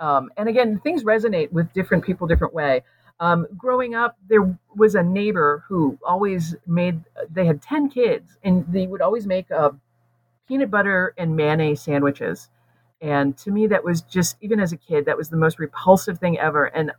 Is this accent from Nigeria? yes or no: no; United States; as clever as we collectively, as American consumers, we think we are, we still fall for marketing.